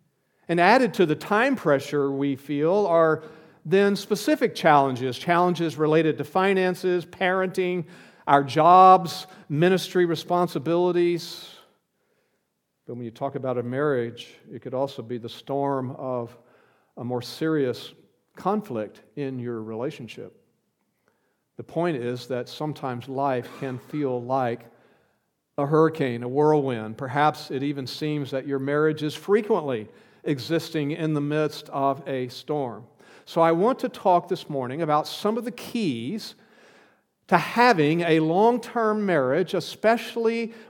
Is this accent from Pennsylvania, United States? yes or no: no; Houston, Texas, United States; up in the Houston area. We grew up near the Gulf Coast of Texas. And therefore, we experienced several hurricanes along the way.